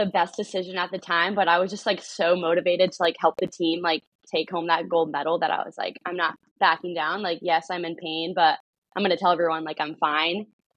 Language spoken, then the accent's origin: English; Little Canada, Minnesota, United States; So I grew up in Little Canada, Minnesota. I have three older brothers and then my mom and dad.